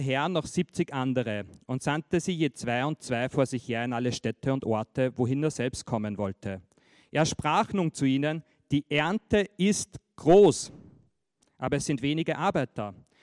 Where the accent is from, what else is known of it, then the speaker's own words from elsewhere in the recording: Austria; bei uns in Österreich, merkt man auch schon langsam